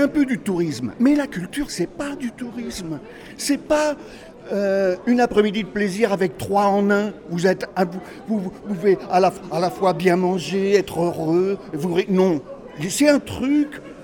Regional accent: Douai, Hauts-de-France, France; J'ai pu siffler, persiffler là-dessus quand j'étais môme à Douai.

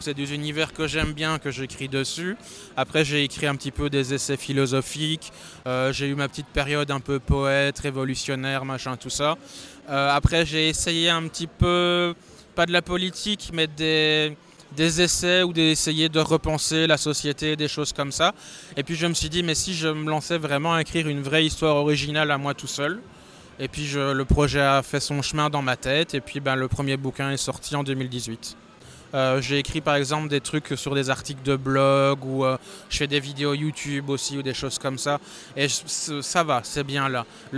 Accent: Wallonia, Belgium; now in Mons, Belgium; Alors moi je viens au départ de la région namuroise, mais là j'habite actuellement à Mons

